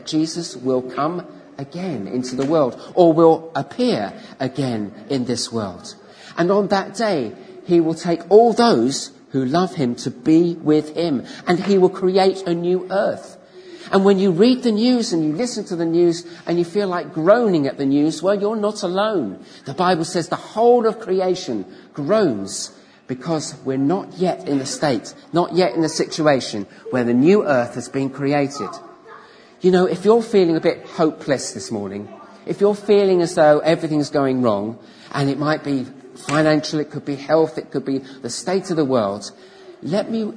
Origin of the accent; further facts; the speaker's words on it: Leatherhead, South East England, United Kingdom; my home town of Leatherhead in Surrey